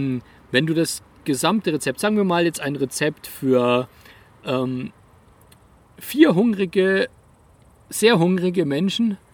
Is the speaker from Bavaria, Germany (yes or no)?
yes; Bavaria, Germany; für mich als Allgäuer